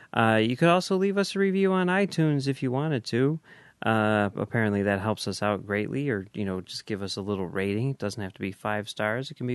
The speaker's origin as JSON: {"language": "English", "town": "Charleston", "region": "Illinois", "country": "United States", "tie": "born or raised there", "said": "I grew up downstate in Charleston, and in fact, my best friend from childhood teaches at Hinsdale Central and lives in Bolingbrook."}